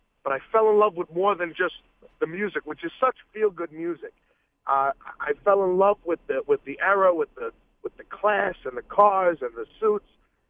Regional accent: Long Island, New York, United States; I'm from Long Island.

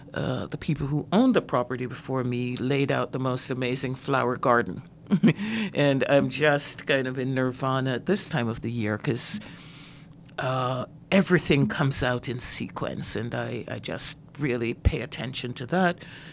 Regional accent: Jamaica; I grew up in Jamaica, rural Jamaica, and you're looking at a young girl in the 60s

